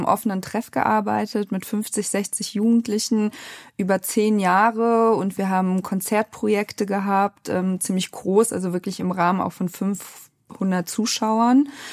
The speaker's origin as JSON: {"language": "German", "region": "Rhineland-Palatinate", "country": "Germany", "said": "Also ich komme ursprünglich aus dem Westerwald und aus"}